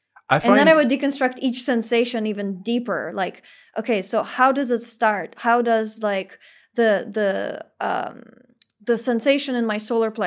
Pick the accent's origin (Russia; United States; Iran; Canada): Russia; in the country that I grew up in Russia.